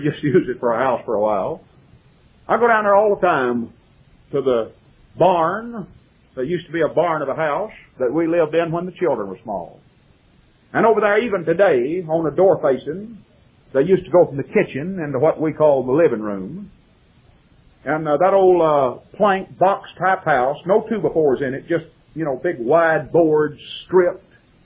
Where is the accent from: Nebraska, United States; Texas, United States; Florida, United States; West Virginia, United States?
Texas, United States; Graham; My hometown flooded in 1978. I could take you to Graham, Texas right now and show you on buildings over there